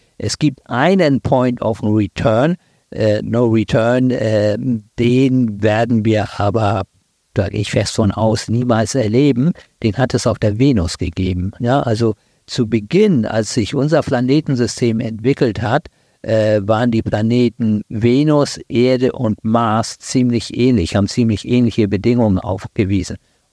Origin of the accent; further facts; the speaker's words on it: Hamburg, Germany; born there; ich bin ja in Hamburg geboren, wahrscheinlich hört man es auch.